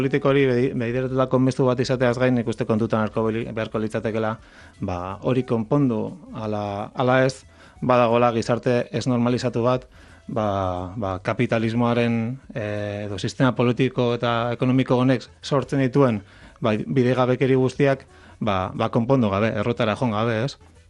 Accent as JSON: {"language": "Basque", "town": "Barakaldo", "region": "Basque Country", "country": "Spain", "tie": "born or raised there", "said": "nire herrian bertan, oso gertutik ezagutzen dugun egoera da, 15.000 pertsona lanik gabe daudela"}